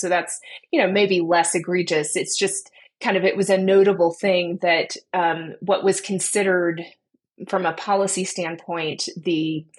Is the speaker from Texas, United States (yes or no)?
yes; Dallas, Texas, United States; I grew up in North Dallas. I grew up in the evangelical community